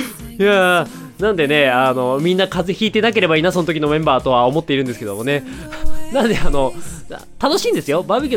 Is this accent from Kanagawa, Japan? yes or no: no; Hokkaido, Japan; 私がね、北海道出身っていうので、ジンギスカン、美味しいよね、みたいな話をしてたんですよ。